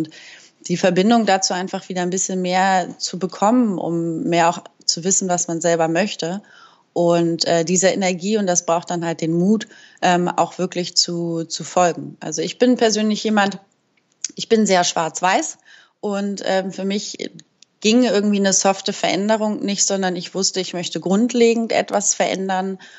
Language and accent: German; Hamburg, Germany; Ich komme aus Hamburg